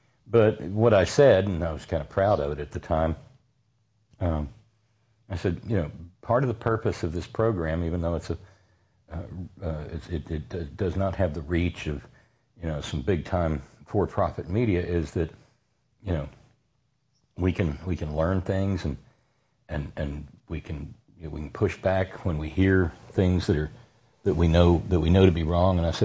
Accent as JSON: {"language": "English", "region": "West Virginia", "country": "United States", "said": "I'm from West Virginia, and we're not like those people."}